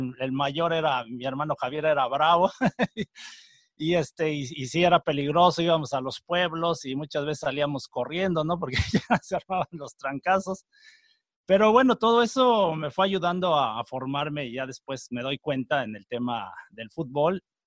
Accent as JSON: {"language": "Spanish", "town": "Texcoco", "region": "State of Mexico", "country": "Mexico", "said": "nunca se me olvidaron mis raíces. Yo soy de Texcoco, Estado de México. Para que la gente se dé una idea, está como a unos 40, 50 minutos de la capital de México, de la Ciudad de México"}